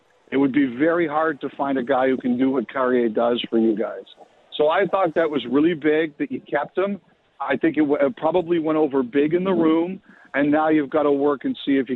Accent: Toronto, Ontario, Canada; I grew up in Toronto

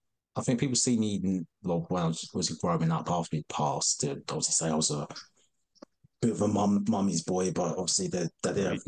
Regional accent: East of England, United Kingdom; where I grew up in Essex.

